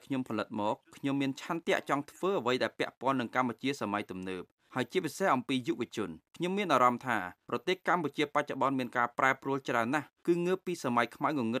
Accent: France; born or raised there

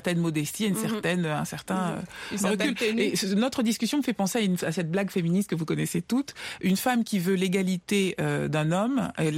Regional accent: eastern Congo, DR Congo; je viens de la RDC, dans l'est du Congo.

